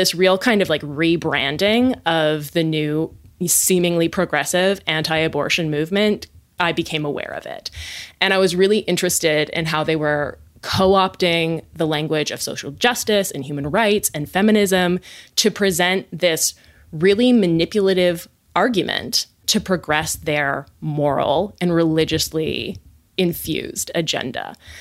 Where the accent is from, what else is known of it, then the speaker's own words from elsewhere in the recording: West Coast, United States; And I hail from the West Coast. I run in like very progressive circles.